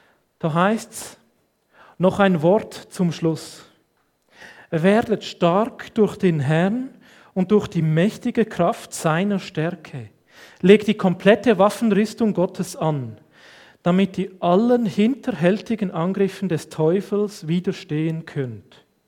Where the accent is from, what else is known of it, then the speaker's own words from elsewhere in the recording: Switzerland; wir sind Schweizer, freie Schweizer